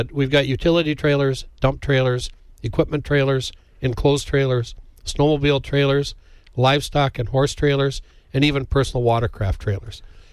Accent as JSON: {"language": "English", "town": "Merrill", "region": "Wisconsin", "country": "United States", "tie": "born or raised there", "said": "our rep retired up in northern Wisconsin, and I grew up in Merrill."}